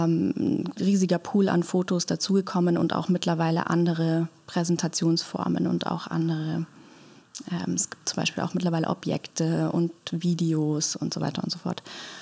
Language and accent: German; Rhineland, Germany; ich bin im Rheinland aufgewachsen